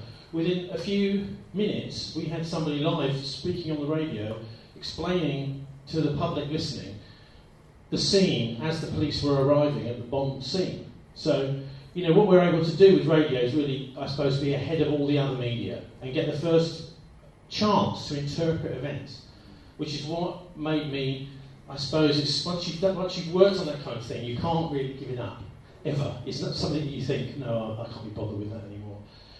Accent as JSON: {"language": "English", "region": "London", "country": "United Kingdom", "tie": "born or raised there", "said": "I was brought up in South London."}